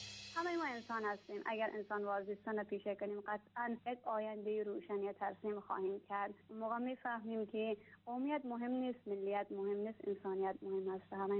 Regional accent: Afghanistan; من برای خود افتخار میکنم به عنوان یک بانوی افغانستانی. همه جا رفتم گفتم من یک افغان هستم و افغان بودن خود میبالم.

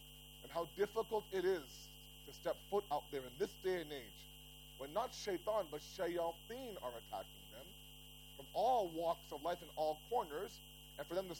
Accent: Toronto, Ontario, Canada; It's different than when I grew up in Toronto.

